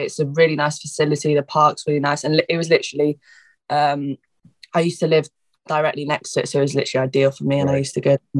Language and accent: English; Carmarthen, Wales, United Kingdom; I actually started in Carmarthen, in my hometown in Wales.